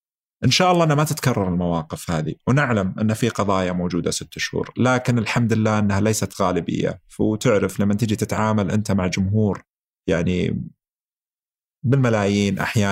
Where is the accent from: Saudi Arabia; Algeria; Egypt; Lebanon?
Saudi Arabia; للأسف حنا عندنا في السعودية